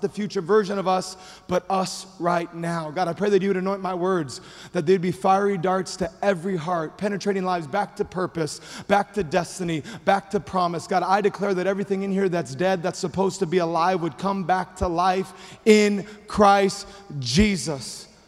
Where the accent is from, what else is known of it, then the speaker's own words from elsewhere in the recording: Hawaii, United States; Well, I grew up in Hawaii, and we didn't really take road trips because it's an island, in case you didn't know.